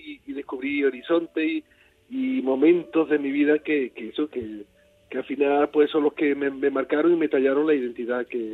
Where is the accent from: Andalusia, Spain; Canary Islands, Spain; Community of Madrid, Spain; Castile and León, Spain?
Andalusia, Spain; Lebrija; en el barrio donde yo nací, que fue Barajones, yo me acuerdo que por las tardes, cuando todo mi pueblo, que era Lebrija, dormía